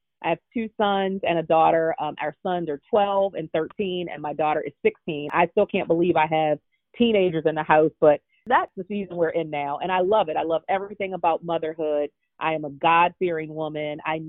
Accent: Baltimore, Maryland, United States; So I was raised in Baltimore, Maryland, and literally a housing project. And it was called Lafayette Project.

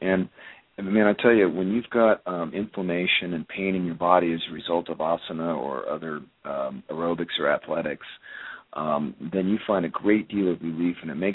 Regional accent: United States; I mean, I come from the Columbia River Gorge.

